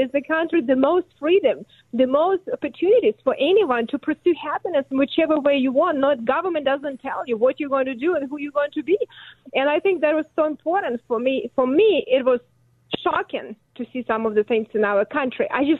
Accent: Ukraine; English is a second language; moved away as an adult; now in United States; I'm 42. In my short life, I grew up in Soviet Union, so I grew up in socialism. I saw what happened when socialists fell apart, and I grew up, it was Socialistic Republic of Ukraine.

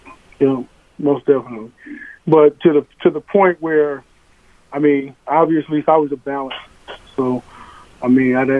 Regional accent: Minneapolis, Minnesota, United States; Well, I grew up in North Minneapolis, so back then they had a unit called the Gang Task Force

